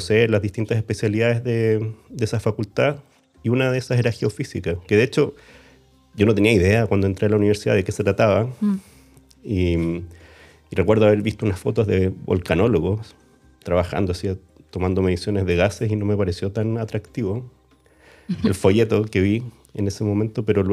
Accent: Valdivia, Los Ríos, Chile; como soy del sur de Chile, soy de Valdivia

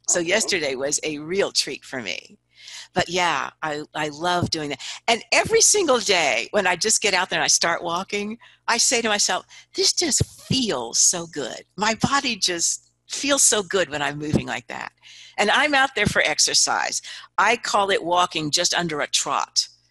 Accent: Palermo, Sicily, Italy; the book is all about stories of my childhood growing up in Italy. So I grew up in the mafia capital of the world, Palermo, Sicily. That was my stomping grounds.

